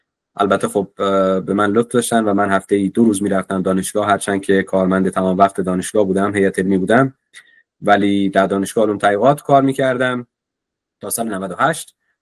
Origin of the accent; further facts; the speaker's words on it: Shiraz, Fars, Iran; من اهل شیرازم، متولد سال 60، تیر ماه 60، و دوران تحصیلم رو در استان فارس سپری کردم. در دبیرستانی در شیراز تحت عنوان دبیرستان ملا صدرا دبیرستان رو سپری کردم و بعدش برای تحصیل لیسانس رفتم بندرعباس